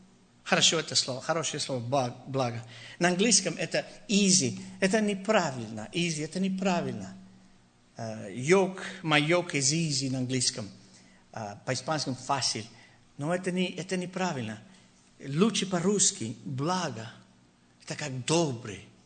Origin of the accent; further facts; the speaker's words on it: Monterrey, Nuevo León, Mexico; Russian is a second language; Я из Монтеррея, и знаете, тем, которые из Монтеррея, это очень как не хотят дать деньги